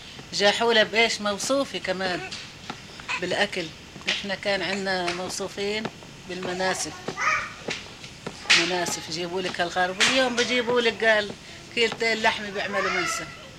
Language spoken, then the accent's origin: Arabic; Palestine; moved away; وبوعى فلسطين منيح. وطلعت من فلسطين